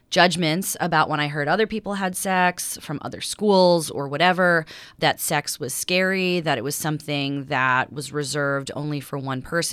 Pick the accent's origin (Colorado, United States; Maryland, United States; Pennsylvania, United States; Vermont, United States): Maryland, United States; Baltimore; I'm born and raised in Baltimore.